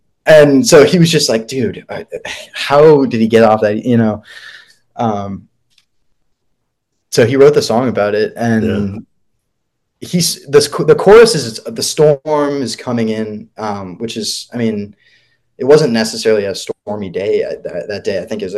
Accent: Massachusetts, United States; but, you know, we're all from the Massachusetts area. We vacation out to where we grew up, vacationing out to the Cape and Nantucket

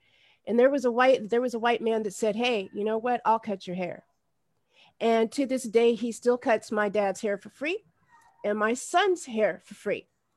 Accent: Great Falls, Montana, United States; Well, you know, I'm 52, and I grew up in Great Falls, Montana, around all white people.

